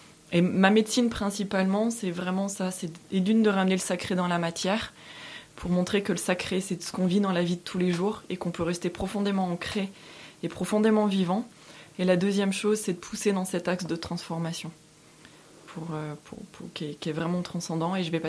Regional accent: France; Moi, par exemple, je suis française.

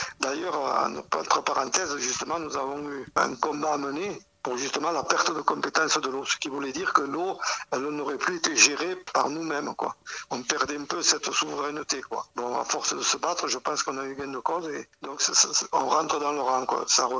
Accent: La Rochette, France; born there; Moi, je suis né à La Rochette, donc vous voyez, je connais toutes les pierres.

